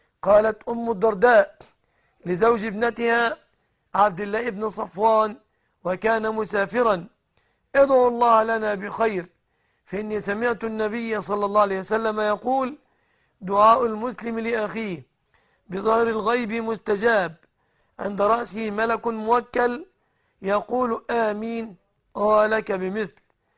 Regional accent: Egypt; بلادنا مصر

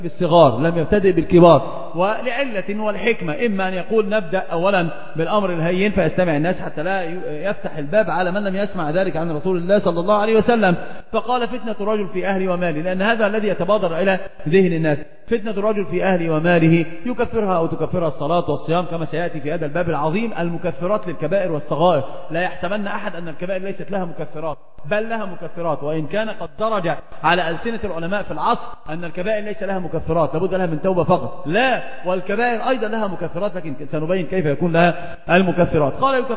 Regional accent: Egypt; عندنا في مصر يقولون مثل عظيم جدا

